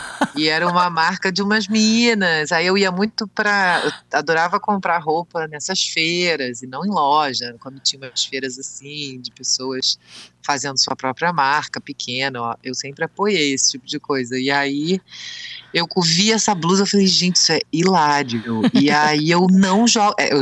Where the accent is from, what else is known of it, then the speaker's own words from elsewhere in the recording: Rio de Janeiro, Brazil; Não, é porque eu também sou do Rio.